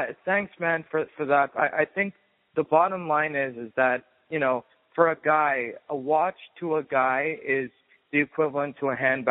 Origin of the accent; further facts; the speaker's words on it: Lexington, Massachusetts, United States; Dave's a Boston boy like me. Grew up in Bedford. I grew up in Lexington.